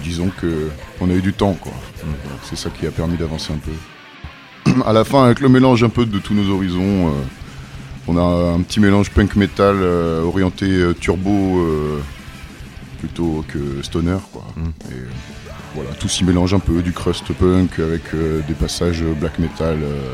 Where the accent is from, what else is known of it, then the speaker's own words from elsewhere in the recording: Cambrai, Hauts-de-France, France; on est un peu des potes d'enfance, on vient tous les trois de Cambrai.